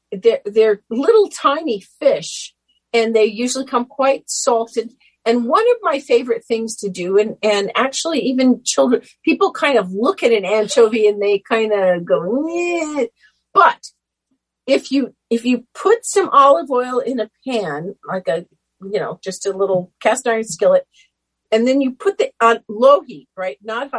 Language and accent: English; Illinois, United States; like I grew up in Western Illinois